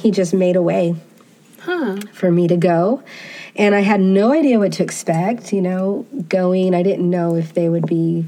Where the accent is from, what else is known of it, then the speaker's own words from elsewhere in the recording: United States; that's something I realized in Wales is, oh my gosh, I really am an American. Like, I'm an American